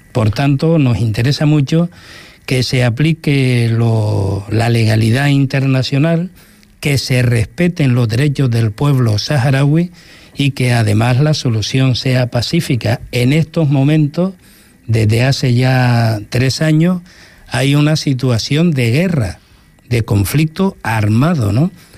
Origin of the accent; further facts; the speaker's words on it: Canary Islands, Spain; teniendo en cuenta que nosotros somos el territorio de España más situado al sur y al lado del continente africano